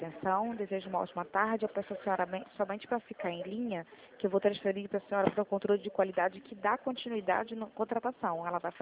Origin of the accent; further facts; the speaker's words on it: Caxias, Brazil; sou de Caxias